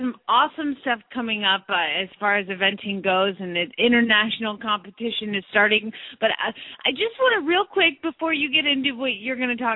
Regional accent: Phoenix, Arizona, United States; from Phoenix, Arizona

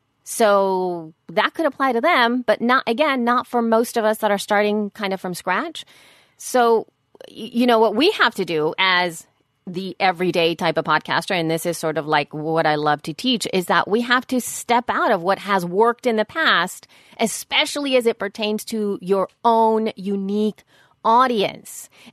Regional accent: El Salvador; I was raised in El Salvador.

